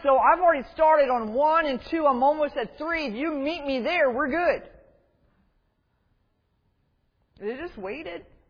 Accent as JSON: {"language": "English", "region": "New Jersey", "country": "United States", "tie": "born or raised there", "said": "So I do love the beach. I grew up in South Jersey, so sorry."}